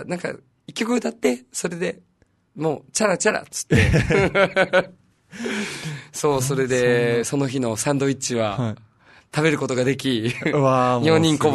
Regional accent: Nagoya, Aichi, Japan; あの、地元が名古屋なんだけどね。

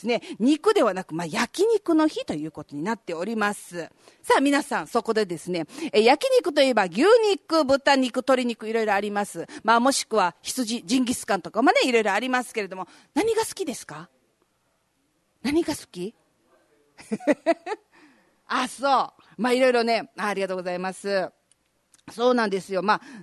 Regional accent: Koza, Okinawa, Japan; 私、コザなのでね、出身がね

